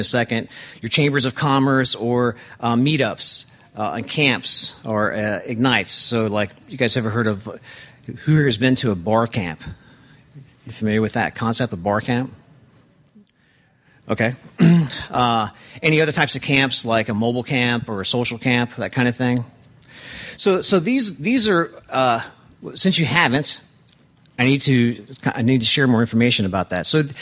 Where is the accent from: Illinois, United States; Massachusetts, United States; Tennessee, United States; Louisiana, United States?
Tennessee, United States; Memphis; I'm from Memphis. There's a million people there in the greater Memphis area